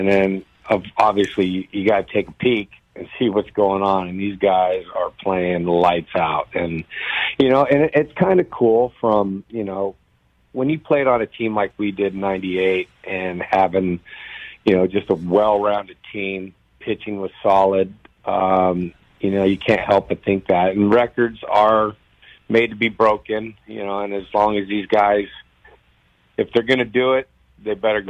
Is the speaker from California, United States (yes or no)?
yes; San Diego, California, United States; San Diego, born and bred